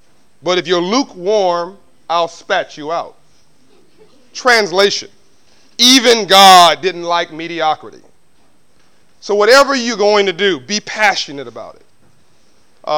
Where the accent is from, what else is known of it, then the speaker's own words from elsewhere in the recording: United States; I came all the way from the United States. It's a long flight.